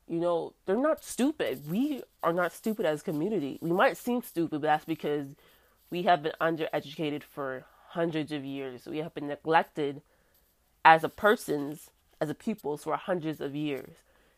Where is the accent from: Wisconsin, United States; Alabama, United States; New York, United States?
New York, United States; New York City; I have dark skin, I'm from the South Bronx, and I'll admit my hair is a little nappy.